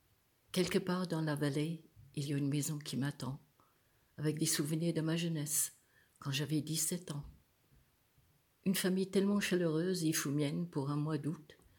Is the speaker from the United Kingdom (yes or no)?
yes; England, United Kingdom; toutes ces choses que je n'avais pas, à part chez moi, en Angleterre.